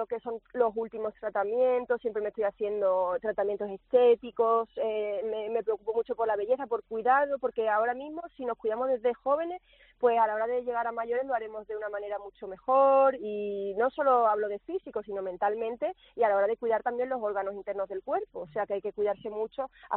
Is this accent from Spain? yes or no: yes; Spain; que soy una española